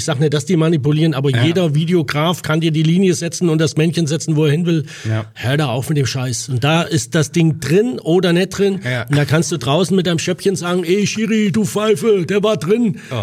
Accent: Hesse, Germany; ich bin Hesse

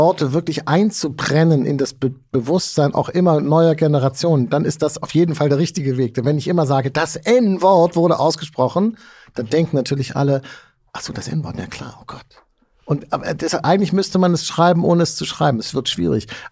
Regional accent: Hamburg, Germany; Ich komme aus Hamburg, große Reeperbahn

